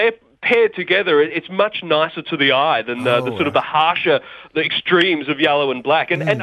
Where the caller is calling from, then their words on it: North Fitzroy, Victoria, Australia; I'm in North Fitzroy this morning.